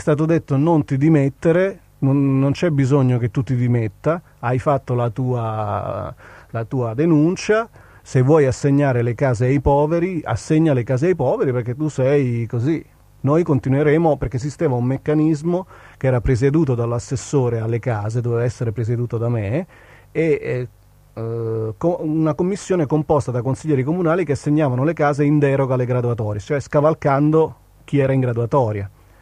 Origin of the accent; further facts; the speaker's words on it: Bologna, Emilia-Romagna, Italy; Io sono cresciuto a Bologna con un'altra idea della città, è da quando sono adolescente che vivo a Bologna. Sono cresciuto nel quartiere Pilastro, conosco che cos'è la vita dei quartieri popolari.